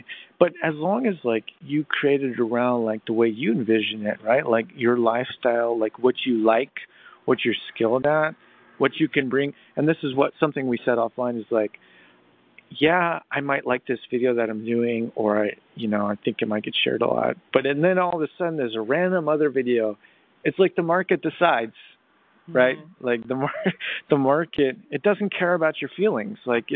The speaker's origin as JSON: {"language": "English", "town": "Nashville", "region": "Tennessee", "country": "United States", "lives_now": "Ventura County, United States", "said": "I'm from Nashville, so I know there's a difference between Southern California and Four Seasons."}